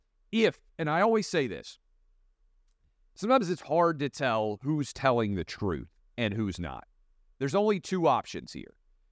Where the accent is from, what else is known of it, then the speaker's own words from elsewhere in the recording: Tennessee, United States; Also, obviously, my home state of Tennessee.